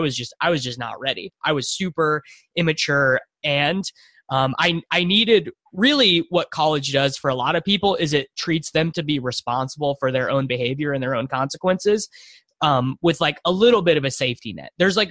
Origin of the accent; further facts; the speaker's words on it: Kansas, United States; I'm from Kansas, so small town in Kansas to Kansas City.